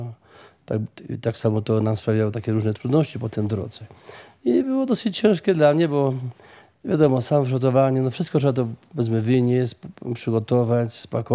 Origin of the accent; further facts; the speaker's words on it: Dębica, Subcarpathian Voivodeship, Poland; powiedzmy z Dębicą, pamiętam moje strony rodzinne